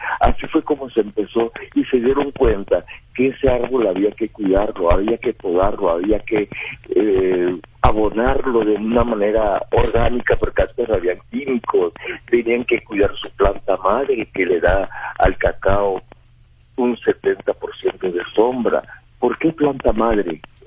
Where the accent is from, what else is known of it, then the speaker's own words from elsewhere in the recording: Tabasco, Mexico; como felices somos todos los tabasqueños.